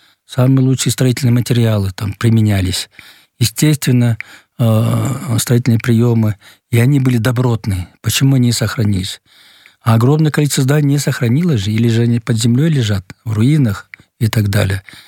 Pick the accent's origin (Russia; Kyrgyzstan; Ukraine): Kyrgyzstan; Bishkek; Я сам родился в Бишкеке, жил недалеко от этого павильона.